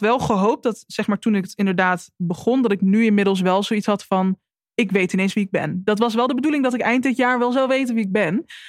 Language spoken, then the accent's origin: Dutch; Netherlands; Mijn moeder is Nederlands en mijn vader is Afrikaans. En ik ben in Nederland opgegroeid en hier heb ik altijd gewoond.